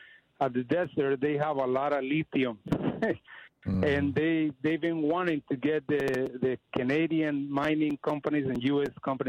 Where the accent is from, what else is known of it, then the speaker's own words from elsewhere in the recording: Mexico; I follow the stuff because I'm from Mexico. I have a lot of family there.